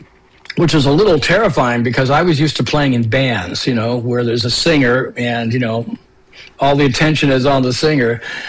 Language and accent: English; Florida, United States; also born or lived in Canada; You know, I was born in Canada, yeah. So the short story is my family moved to Florida when I was like nine, so I kind of grew up there.